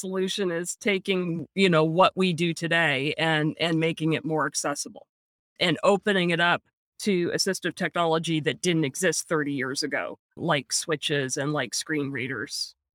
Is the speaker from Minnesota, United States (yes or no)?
no; California, United States; So yeah, growing up in Silicon Valley turned out to be a real advantage from that perspective